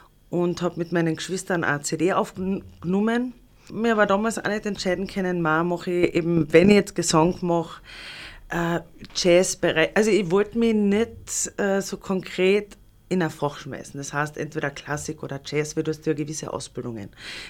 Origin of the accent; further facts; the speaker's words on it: Carinthia, Austria; first language sl; ich bin Kärntner Slowenin, wir sind in Kärnten eine Volksgruppe und ich bin slowenisch aufgewachsen und man kennt sich, alle kennen sich.